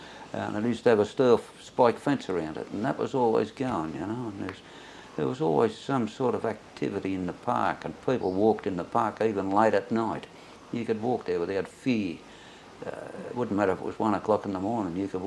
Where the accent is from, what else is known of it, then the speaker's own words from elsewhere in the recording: Sydney, New South Wales, Australia; born there; was born in Castlereagh Street, on the Phillip Street side of the South Sydney Leagues Club.